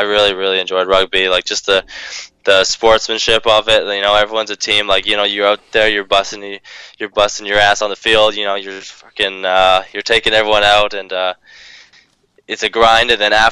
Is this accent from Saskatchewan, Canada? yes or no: no; British Columbia, Canada; So I grew up where I'm currently living, which is just outside of Vancouver, in BC, Canada.